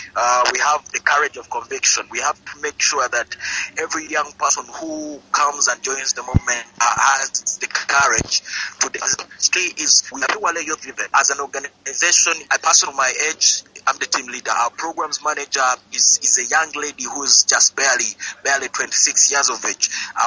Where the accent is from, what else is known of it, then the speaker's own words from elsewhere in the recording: Uganda; I'm from Uganda.